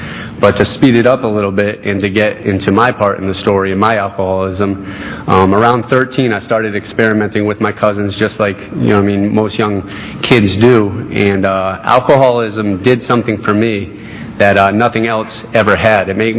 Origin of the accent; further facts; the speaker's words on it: Connecticut, United States; I grew up in Connecticut, and I grew up with my mother.